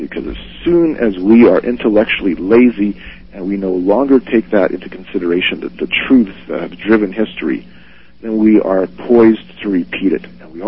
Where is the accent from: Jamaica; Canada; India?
Canada; I'm not even an American. I am in a larger context. I'm a Canadian. My home country is Canada.